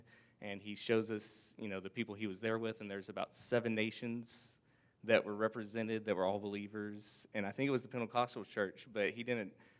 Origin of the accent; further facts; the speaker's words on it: Houston, Texas, United States; the fact that there's eight of them in Ohio from so many different places, we're from Houston